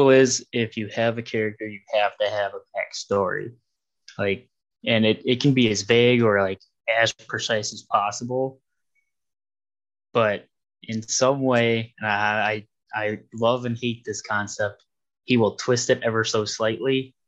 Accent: Ohio, United States; because we have someone from PA. I'm from Ohio, and we all meet up in a general centralized location at one of my friend's house

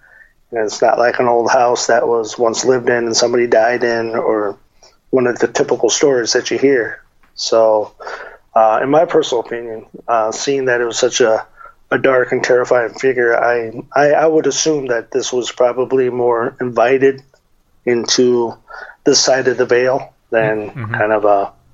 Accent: Tucson, Arizona, United States; I remember hearing about it growing up in Tucson.

